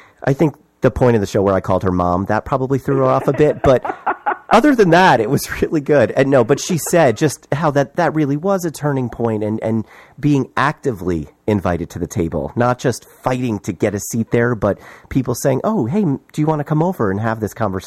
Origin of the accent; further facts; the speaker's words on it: New York, United States; I'm a New Yorker, so I know that state pretty darn well.